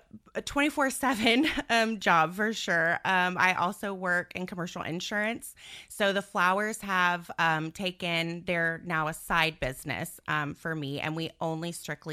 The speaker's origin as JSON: {"language": "English", "town": "Houston", "region": "Texas", "country": "United States", "moved": "yes", "said": "So I am originally from Houston, Texas. Go big or go home, right? Everything's bigger in Texas. And I've been in Central Florida. Moved here about 3 years ago."}